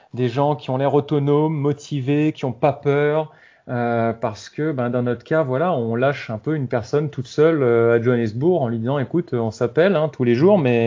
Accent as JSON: {"language": "French", "region": "Réunion", "country": "France", "tie": "born or raised there", "moved": "as an adult", "said": "en tant que Domiens, j'ai grandi à La Réunion, un parcours classique. Bon, moi, je suis parti après le bac parce qu'à l'époque, à La Réunion, il n'y avait pas énormément d'études supérieures, donc on partait tous après le bac pour aller faire nos études en métropole."}